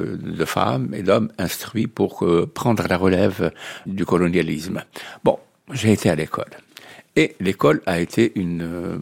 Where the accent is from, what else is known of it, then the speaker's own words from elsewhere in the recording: Fez, Fès-Meknès, Morocco; born there; je suis né en 1942 à Fès, au fin fond de la médina de Fès, à l'époque du protectorat français, qui s'est instauré en 1912, qui devait se terminer 40 ans plus tard, dans une famille traditionnelle, traditionnaliste